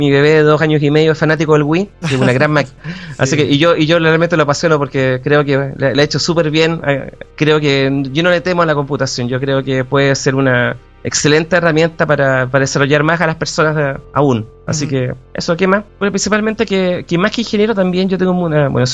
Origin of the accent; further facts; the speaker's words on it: Chile; Yo soy chileno, soy ingeniero civil en computación de la Universidad de Chile